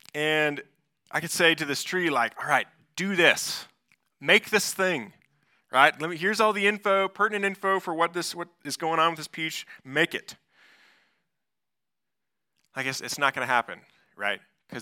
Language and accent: English; Kansas, United States; It feels like there's a wealth of stories from growing up in Kansas, which might surprise you if you've ever been there. But for me, growing up in Kansas, the holy grail of fruits was the Colorado peach.